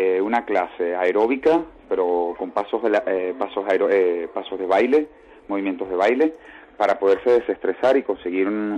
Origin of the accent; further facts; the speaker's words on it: Venezuela; moved away as an adult; yo vengo de Venezuela y en Venezuela ya se hace baile de hace ya 16, 17 años.